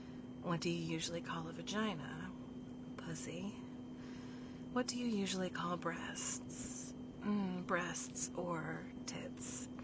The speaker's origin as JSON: {"language": "English", "country": "United States", "said": "Oh, I'm an American woman, so I'm horny for men from the UK."}